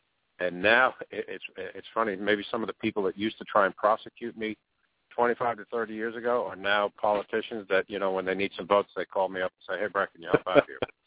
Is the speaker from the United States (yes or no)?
yes; New York, United States; So, but years ago, growing up in New York, there was back with this family history, every one of my tattoos has a meaning.